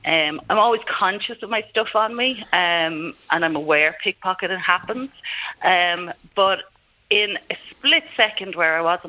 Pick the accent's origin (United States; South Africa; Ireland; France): Ireland; Dublin, Leinster; I'm from Dublin, born and bred, you know, in the sense of, you know, from dock workers, seamstresses, you name it